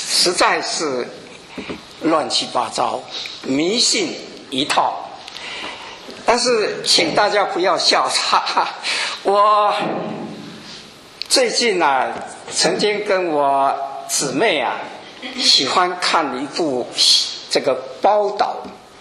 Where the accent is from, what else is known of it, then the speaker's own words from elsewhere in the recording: Taiwan; 经常到海峡两岸啊，到大陆，也许啊比到我的故乡台湾的次数更多